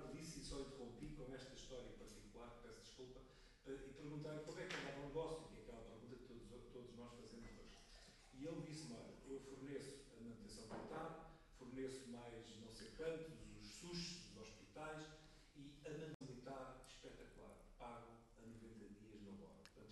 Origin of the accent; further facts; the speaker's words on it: Mafra, Lisbon, Portugal; sou de Mafra